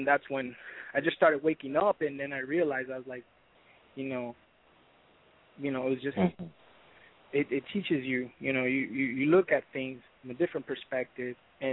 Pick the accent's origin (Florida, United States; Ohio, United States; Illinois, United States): Florida, United States; Miami; born or raised there; also born or lived in Managua, Nicaragua